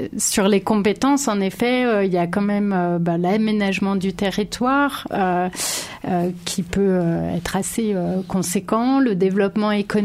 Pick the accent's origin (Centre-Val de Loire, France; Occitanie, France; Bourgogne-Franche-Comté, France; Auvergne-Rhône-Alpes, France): Auvergne-Rhône-Alpes, France; now in Drôme, France; je suis originaire de montagne. Alors bon, de montagne un peu différente puisque je suis originaire du massif du Mont-Blanc. Après, j'ai surtout travaillé dans d'autres lieux. Et en fait, j'ai découvert la Drôme. J'habite en Drôme depuis bientôt 20 ans.